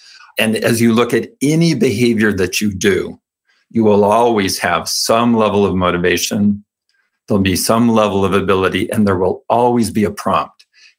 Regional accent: California, United States; I was raised Mormon in California

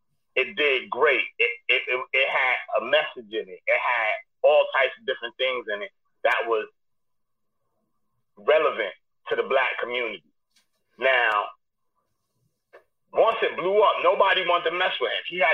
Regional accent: New York City, New York, United States; I was young from East New York.

